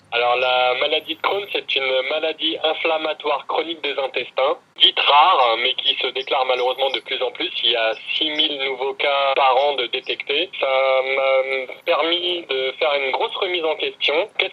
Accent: Saint-Denis, Réunion; born there; je suis né à Saint-Denis de La Réunion.

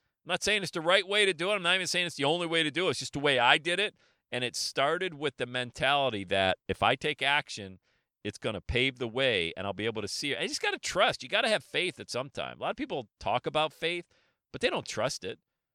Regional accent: Buffalo, New York, United States; Been growing up in the Buffalo, New York area, trust me.

